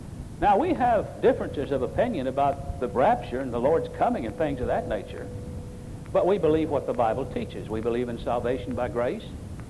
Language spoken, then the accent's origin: English; the South, United States; Now I was raised in the South, and what we always did at a meal, if we had biscuits or bread or anything, we had gravy in our plate.